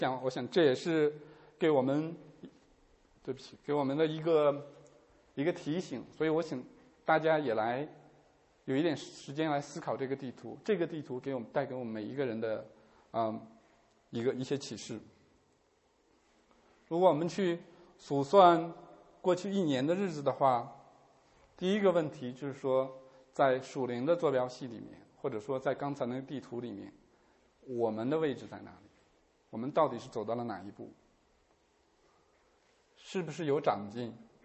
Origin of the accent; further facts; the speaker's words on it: China; 就像我们中国人古人说的